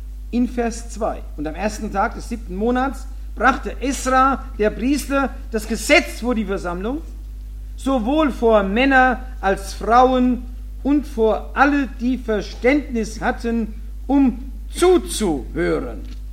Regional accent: Philadelphia, Pennsylvania, United States; Auch bei uns in Philadelphia. Ich bin erst nach dem Alter, wo ich die Sonntagsschule verlassen hatte, war ich 14, sonntags morgens mitgegangen zum Brotbrechen.

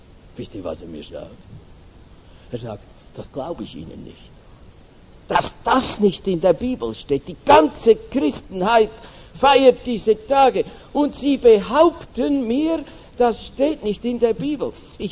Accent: Wolfhausen, Zurich, Switzerland; in Wolfhausen, wo ich herkomme, gibt es ein kleines Häuschen neben dem Versammlungslokal.

